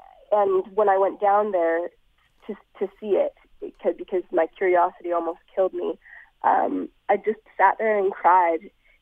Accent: Bowen Island, British Columbia, Canada; Where I grew up on Bowen Island, as I've explained, it was extremely idyllic.

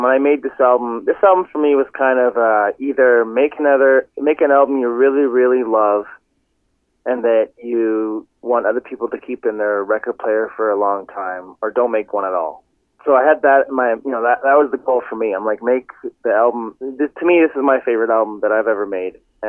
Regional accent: Ontario, Canada; And I'm originally from Ontario, so I always find reasons to come back there

